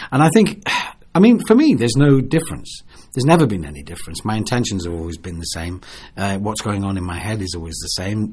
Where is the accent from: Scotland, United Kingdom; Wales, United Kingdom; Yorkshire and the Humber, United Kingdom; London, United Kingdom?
Wales, United Kingdom; I'm a Welshman.